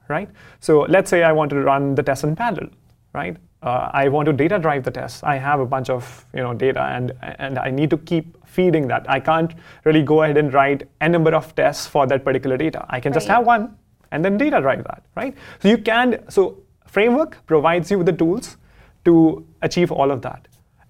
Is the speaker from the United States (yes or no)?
no; India; I come all the way from India.